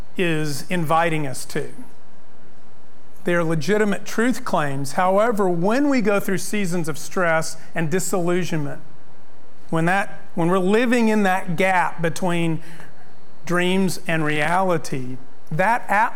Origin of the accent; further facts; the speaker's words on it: El Paso, Texas, United States; So you may know I grew up in El Paso. El Paso is a dry desert.